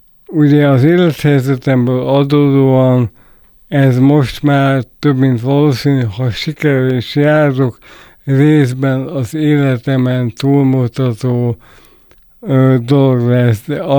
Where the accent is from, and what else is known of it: Hungary